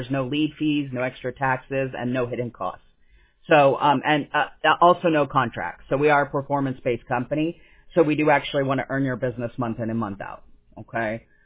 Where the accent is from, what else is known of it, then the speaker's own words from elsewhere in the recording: California, United States; born there; because I was born in California, right? So I've always lived here